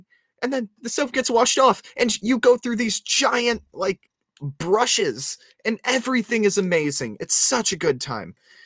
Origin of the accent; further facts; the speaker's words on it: United States; But as an American, I look at, wow, this has been going on for 50 years.